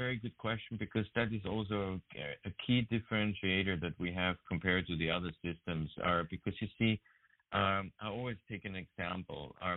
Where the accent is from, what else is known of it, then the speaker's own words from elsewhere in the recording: Vienna, Austria; English is a second language; now in United States; maybe to my broken English, I'm originally from Austria, Vienna, and moved 7.5 years ago